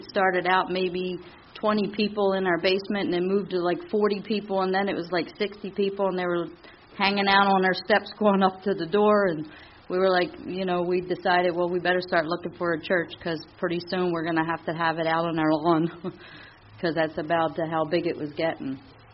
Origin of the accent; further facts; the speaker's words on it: Baltimore, Maryland, United States; I was born and raised in South Baltimore, right down around near the Inner Harbor area